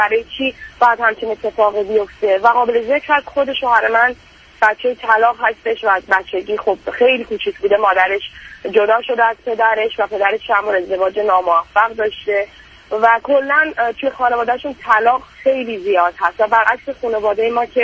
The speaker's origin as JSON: {"language": "Persian", "country": "Iran", "moved": "as an adult", "said": "خودم 32 سالم هست الان و شوهرم 35 سالشه و من الان تقریبا 5 سال میشه که از ایران خارج شدم برای گرفتن پاسپورت و اینا، کلن بیرون از ایران هستم"}